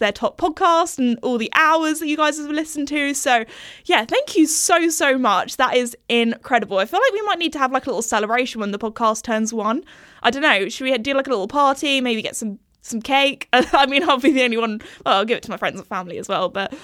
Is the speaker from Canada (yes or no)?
no; England, United Kingdom; sorry, I'm being very British here talking about the weather